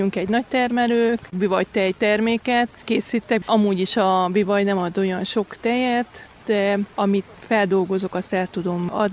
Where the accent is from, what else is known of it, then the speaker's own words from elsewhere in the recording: Chinușu, Harghita, Romania; Kénosból jöttem.